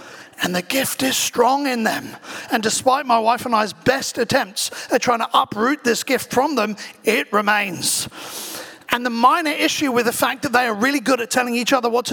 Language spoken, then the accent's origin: English; England, United Kingdom; And growing up in England, age 16, the main exams are GCSEs, at least when I was there, and age 18, the main exams are A-levels.